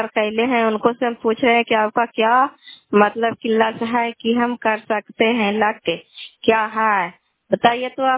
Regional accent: Kalyanpur, Bihar, India; घर कल्याणपुर वाली बेलसी पंचायत बरखान चांदी जिला ललंदा का निवासी हूँ।

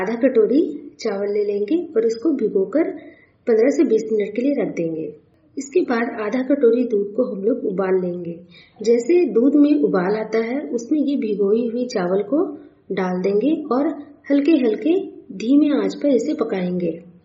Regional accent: Jharkhand, India; और मैं झारखंड के राज्य की रहने वाली हूँ।

